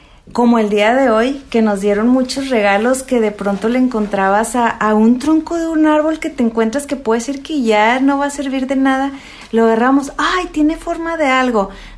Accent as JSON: {"language": "Spanish", "town": "Monterrey", "region": "Nuevo León", "country": "Mexico", "said": "yo soy de Monterrey, él de aquí de Tijuana, yo me regreso a Monterrey"}